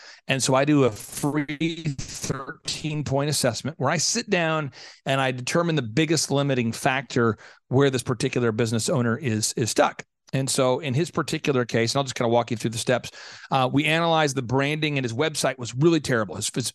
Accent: Tulsa, Oklahoma, United States; Well, I was born in Tulsa, Oklahoma. I grew up very poor.

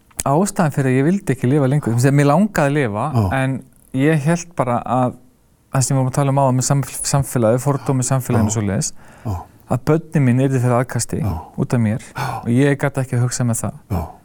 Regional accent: Ísafjörður, Westfjords, Iceland; moved away as an adult; also born or lived in Akureyri; Ég flutti frá Ísafirði á tvítug.

